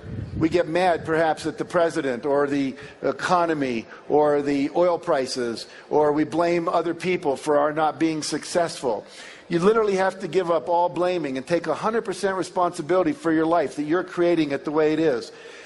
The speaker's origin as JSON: {"language": "English", "region": "West Virginia", "country": "United States", "tie": "born or raised there", "said": "And when I grew up in West Virginia, we were the 48th worst state in terms of education in the country"}